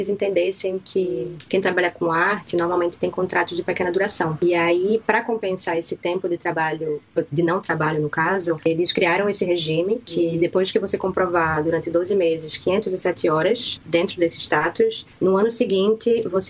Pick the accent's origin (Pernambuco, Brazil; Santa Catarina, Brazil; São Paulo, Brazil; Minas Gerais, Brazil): Pernambuco, Brazil; Olinda; now in Paris, France; eu sou de Olinda, tenho 34 anos, mas atualmente eu estou morando em Paris.